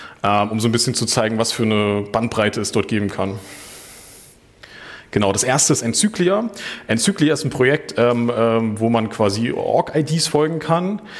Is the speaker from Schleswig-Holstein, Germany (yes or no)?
yes; Flensburg, Schleswig-Holstein, Germany; Ich komme aus Flensburg, da ist das alles ein bisschen weiter weg